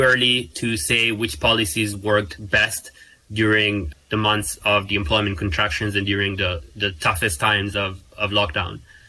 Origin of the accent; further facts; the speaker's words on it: Milan, Lombardy, Italy; Yes, I'm from Milan, Italy.